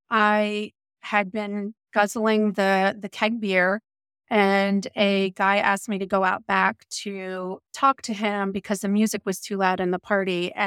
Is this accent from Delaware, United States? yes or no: yes; Delaware, United States; I grew up in Delaware.